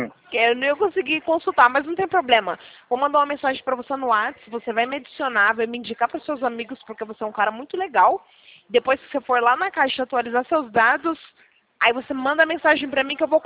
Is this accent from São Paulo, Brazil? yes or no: yes; São Paulo, Brazil; Eu sou de São Paulo.